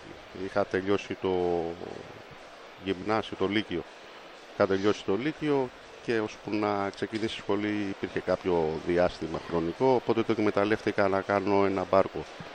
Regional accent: Kasos, South Aegean, Greece; φυσικά είμαστε από την Κάσο, ηρωικό νησί.

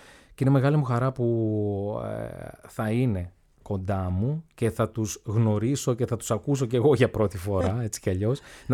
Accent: Anthousa, Thessaly, Greece; ορεινό χωριό εκεί της Θεσσαλίας, στην Ανθούσα, Τρικάλων, Καλαμπάκας τώρα. Έγραφα ιστορίες που είχαν μέσα το χωριό μου

